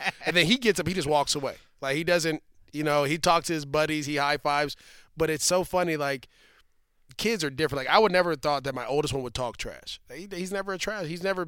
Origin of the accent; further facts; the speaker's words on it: California, United States; I told you I'm from the Bay Area.